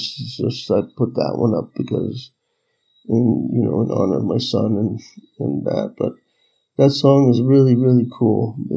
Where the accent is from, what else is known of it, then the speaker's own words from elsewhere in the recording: Canada; of course, we're Canadian, so they had no idea who they were messing with.